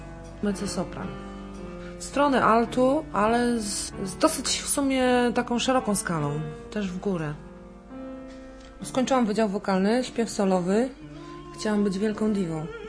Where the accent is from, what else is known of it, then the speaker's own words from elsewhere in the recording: Kamienna Góra, Lower Silesian Voivodeship, Poland; now in Germany; Steinberg to jest nazwa mojego rodzinnego miasta, Kamienna Góra.